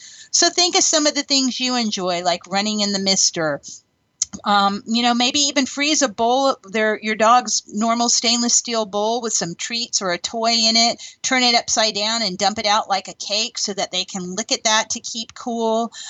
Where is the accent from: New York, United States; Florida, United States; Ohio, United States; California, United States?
Florida, United States; Orlando; last weekend in Orlando, my hometown